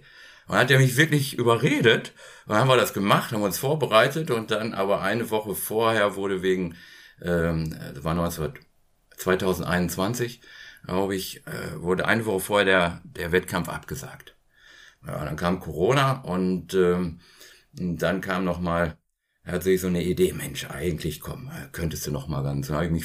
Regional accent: Herford, North Rhine-Westphalia, Germany; ich komme ja aus der Provinz hier in Ostwestfalen, in Herford, bin ich groß geworden, lebe ich immer noch.

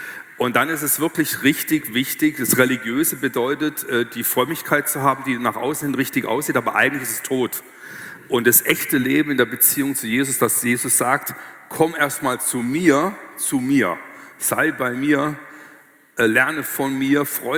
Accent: Baden-Württemberg, Germany; also ich als Schwabe und Deutsche, so in mir diesen Grunddrive

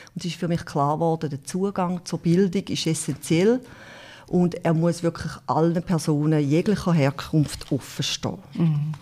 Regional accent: Thurgau, Switzerland; also born or lived in Schaffhausen; Ich bin im 74 geboren, aufgewachsen auf einem Bauernhof im Kanton Thurgau. Mein Dialekt verratet es auch noch ein bisschen.

